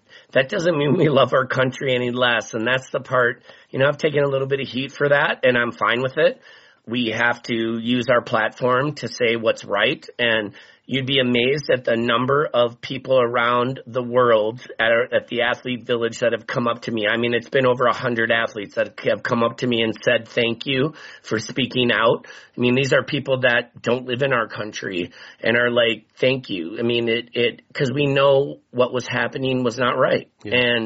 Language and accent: English; Minnesota, United States; We're from Minnesota. We all have seen what's happened, and we needed to say what we thought.